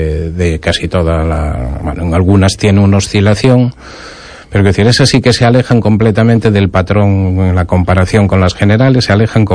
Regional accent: Betanzos, Galicia, Spain; Y además a mí me queda cerca de mi tierra natal, de Betanzos.

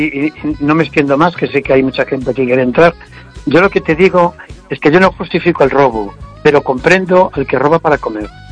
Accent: Spain; A mí me encantaría que como español, que a mí me duele cómo tenemos el país

